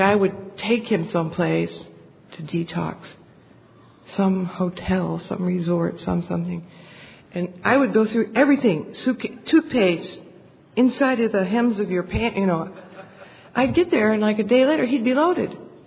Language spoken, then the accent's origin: English; New York, United States; now in Australia; And I immigrated to Australia from New York, right?